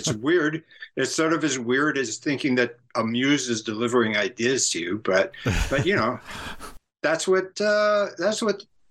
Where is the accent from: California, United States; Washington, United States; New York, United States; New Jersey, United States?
California, United States; San Francisco; my orientation is very much because of where I grew up in San Francisco area in the late 60s.